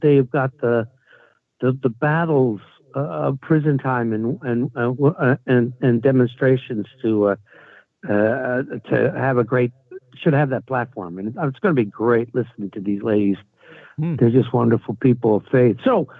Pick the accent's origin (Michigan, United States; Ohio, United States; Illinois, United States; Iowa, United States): Iowa, United States; Listen, I'm a Midwesterner. I'm going to bitch and moan about the weather all the time. It's my natural right as an Iowan